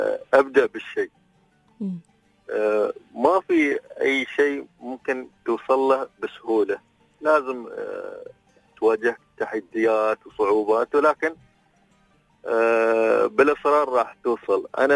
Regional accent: Fujairah, United Arab Emirates; أنا طبعا من الفجيرة

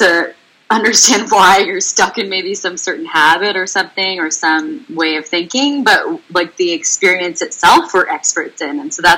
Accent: United States; moved away as an adult; also born or lived in New York; now in Berlin, Delaware, United States; I'm in Berlin in Germany. I'm American, but I live over here.

